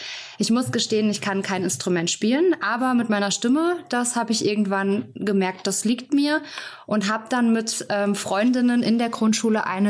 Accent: Burghaun, Hesse, Germany; also born or lived in Fulda; Genau, ich bin ein Burkauner Mädchen und bin dort auch aufgewachsen. Meine Eltern haben dort ein Haus gekauft.

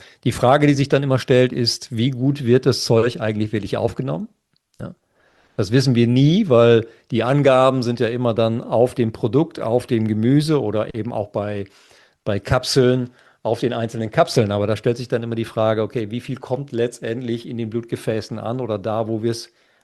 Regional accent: Lower Saxony, Germany; weil ich komme ja aus dem Schwarzteetrinkerland, ja, nämlich aus Ostfriesland. Und ich bin ja groß geworden mit 3 Tassen Tee morgens, 3 Tassen Tee mittags und 3 Tassen Tee abends.

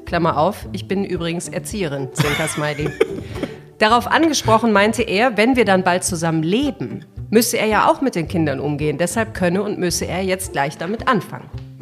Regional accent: Kiel, Schleswig-Holstein, Germany; wenn ich mal in meiner Heimatstadt Kiel war.

